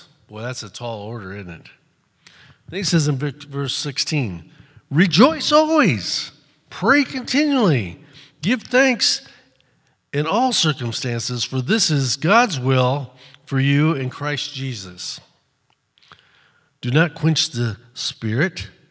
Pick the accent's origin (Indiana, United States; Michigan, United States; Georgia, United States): Indiana, United States; Fort Wayne; I had the privilege growing up, I grew up in Fort Wayne.